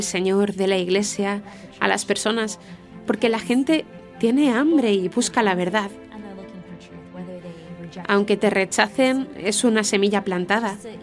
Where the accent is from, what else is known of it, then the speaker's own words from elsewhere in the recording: Jacksonville, Florida, United States; also born or lived in San Diego; tengo 30 años. Nací y crecí en Jacksonville, Florida. Bueno, más bien crecí en Jacksonville, pero nací en San Diego.